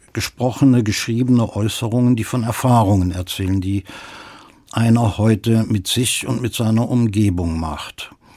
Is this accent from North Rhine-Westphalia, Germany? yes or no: yes; Cologne, North Rhine-Westphalia, Germany; Ja, das kann ich als Kölner nicht sagen.